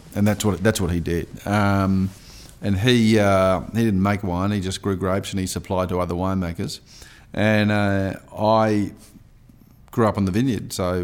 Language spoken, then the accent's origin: English; South Australia, Australia; I grew up in the Barossa Valley in South Australia, which of course is one of the very old districts of Australia, or wine growing districts, and I guess probably today the most recognised wine district. And I grew up on an old vineyard